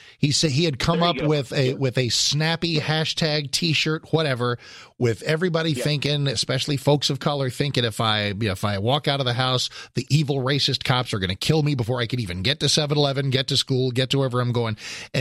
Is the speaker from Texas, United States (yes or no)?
yes; San Antonio, Texas, United States; born there; Imagine if someone were standing at the window of Baptist Memorial Hospital when I was born in San Antonio, November 13th, 1957.